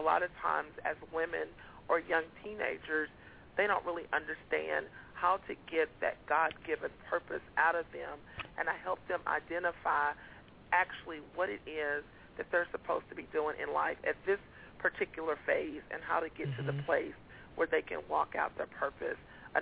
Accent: Fort Worth, Texas, United States; also born or lived in Las Vegas, United States; My family later moved to Texas and made Texas our home. I was born in, I was raised in Fort Worth

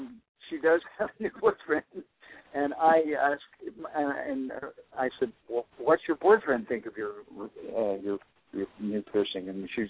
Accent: Tennessee, United States; when I was a kid growing up in Tennessee, I used to watch them put the rings in the bulls' noses

